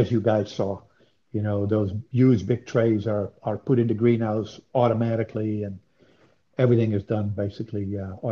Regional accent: Netherlands; Yeah, when I grew up, my father grew both bulbs, tulips, and Dutch iris, as well as some vegetables.

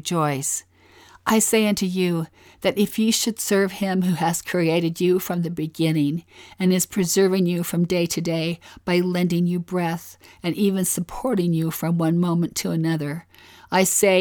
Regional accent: Utah, United States; accent: Utah; This is where my Utah accent shows up.

